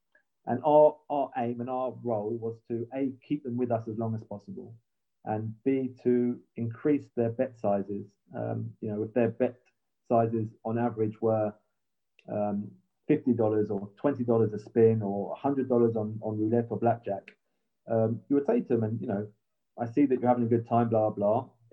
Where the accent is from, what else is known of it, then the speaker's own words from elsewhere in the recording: England, United Kingdom; I'm English. It's easy for me. Get back to see my family, my friends.